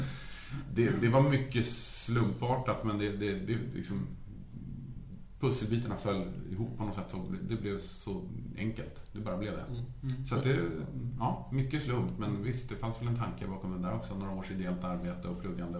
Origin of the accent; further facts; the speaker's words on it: Stockholm, Stockholm County, Sweden; Ja, jag är stockholmare, norrortskille, djurgårdare sedan barnsben.